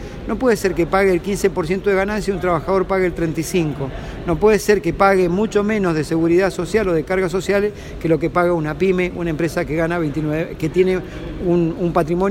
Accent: Argentina; como argentino que haya sido parte de la resistencia a estas políticas

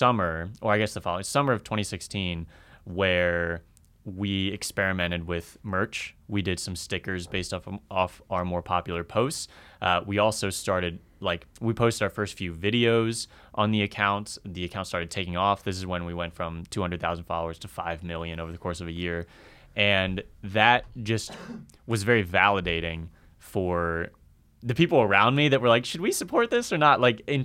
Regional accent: Virginia, United States; No. I grew up in Northern Virginia and then West Virginia.

